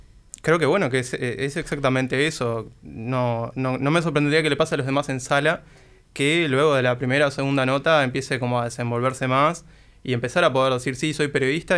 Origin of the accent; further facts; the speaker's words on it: Montevideo, Uruguay; Soy de Montevideo, tengo 26 años.